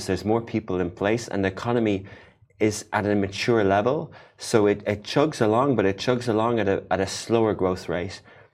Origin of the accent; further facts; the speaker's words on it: Ireland; also born or lived in Dublin, Ireland / London, United Kingdom; I'm from Ireland, and I used to live in Dublin, and then I spent a few years in London